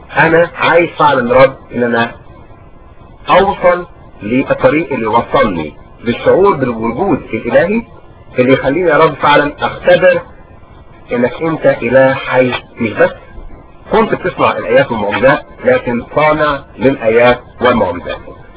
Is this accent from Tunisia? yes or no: no; Egypt; فتصريت كانسان مصري عايش في مصر